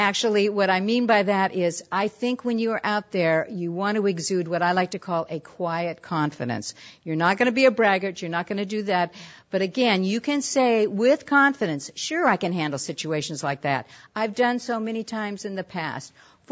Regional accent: San Leandro, California, United States; I grew up in San Leandro, right across the bay over there

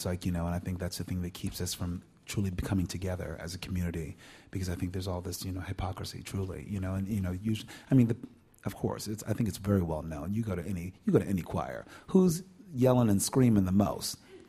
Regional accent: Philadelphia, Pennsylvania, United States; the experience of growing up in West Philadelphia with these people, these folks with these very specific cadence of speech

